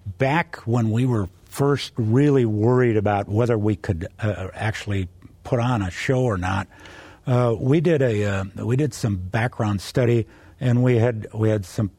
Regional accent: Valley City, North Dakota, United States; Well, I grew up in the Valley City area, still have a farm up there, and went to Valley City State and then graduated from Minot State.

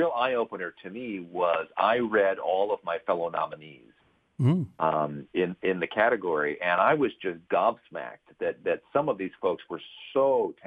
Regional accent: Milwaukee, Wisconsin, United States; of large for a part of Milwaukee. So, you know, it's also just sort of, you know, a shout out to my hometown

